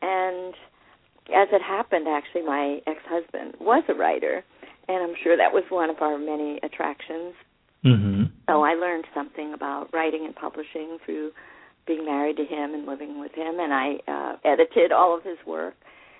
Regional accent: North Carolina, United States; born there; I was born actually in North Carolina.

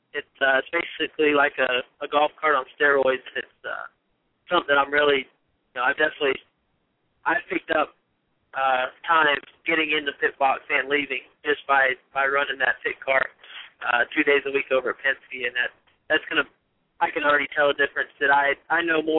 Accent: Fort Myers, Florida, United States; I grew up in Fort Myers, and my family lives there.

